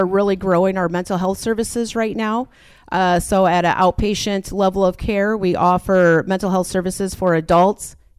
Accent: Sioux City, Iowa, United States; Yes, right here. Born and raised in Sioux City, Iowa.

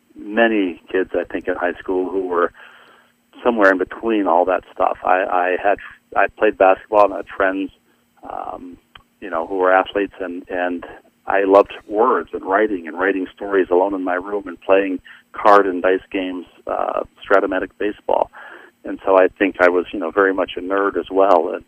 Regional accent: Bloomington, Minnesota, United States; growing up in Bloomington, which I thought was the center of the universe because we had professional sports.

